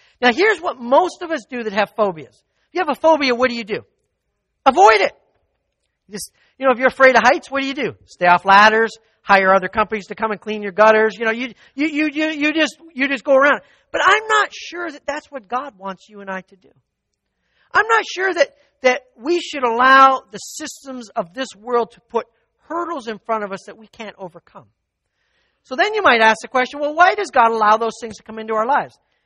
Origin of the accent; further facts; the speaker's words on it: Canada; moved away; when I moved from Canada, I figured I'd never have to climb a ladder again.